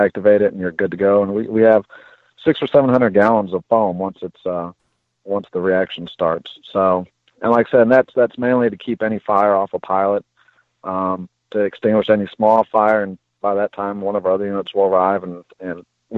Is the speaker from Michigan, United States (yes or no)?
no; Charlotte, North Carolina, United States; I'm from Charlotte, which is NASCAR country.